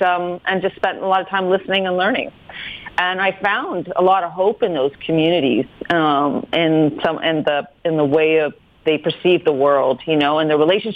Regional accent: Canada; I'm a Canadian of settler descent.

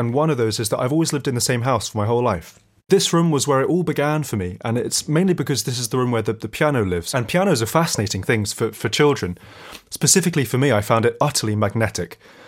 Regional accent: London, United Kingdom; I'm from North London.

